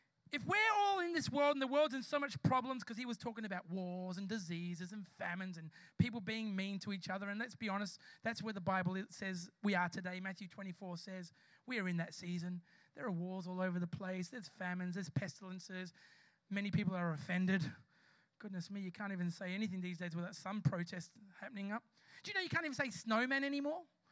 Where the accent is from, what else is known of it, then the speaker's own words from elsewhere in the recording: Logan, Queensland, Australia; I'm from Logan.